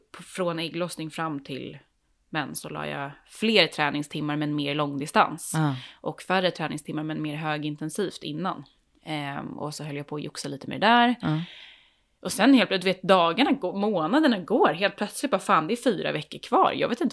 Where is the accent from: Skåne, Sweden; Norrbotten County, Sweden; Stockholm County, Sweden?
Stockholm County, Sweden; Värmdö; Ja, men jag är från Värmdö, trivs jättebra i vatten